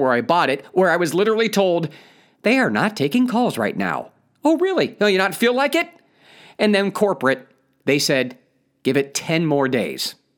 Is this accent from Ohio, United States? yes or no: yes; Ohio, United States; moved away; also born or lived in Los Angeles; I moved back to my home state of Ohio from Los Angeles, aka Satan's colon, after 24 years.